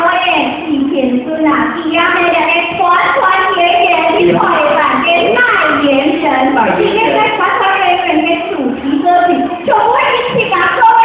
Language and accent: Chinese; Taiwan; 我也是台湾的